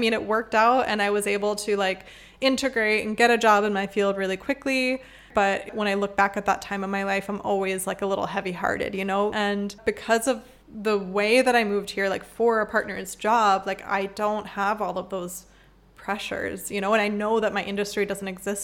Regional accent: United States; now in Paraguay; flew over to the US from there and spent Christmas with my friends and family in my hometown, then came back to Paraguay

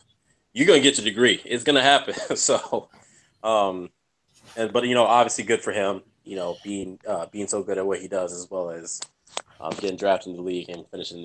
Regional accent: Nigeria; because I'm Nigerian as well as him. But he is Igbo, and I'm Yoruba

